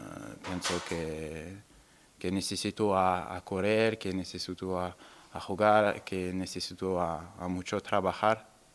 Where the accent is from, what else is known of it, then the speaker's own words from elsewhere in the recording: France; Spanish is a second language; moved away as an adult; now in Spain; yo, cuando soy venido de Francia, quiero descubrir esta liga.